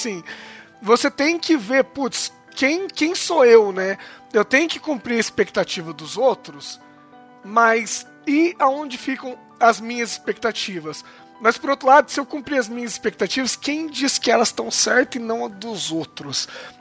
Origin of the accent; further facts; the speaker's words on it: São Paulo, Brazil; now in Londrina, Brazil; Sou paulista, mas também não sou um batubense como a galera de lá. Então hoje em dia eu sinto que eu não sou de lugar nenhum, assim.